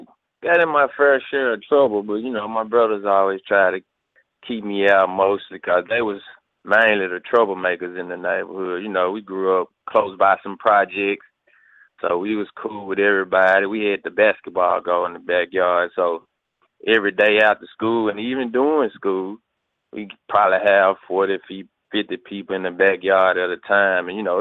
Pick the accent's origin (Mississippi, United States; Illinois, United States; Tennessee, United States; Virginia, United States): Tennessee, United States; Memphis; My mom from Chicago, so they connected, and I grew up in Memphis.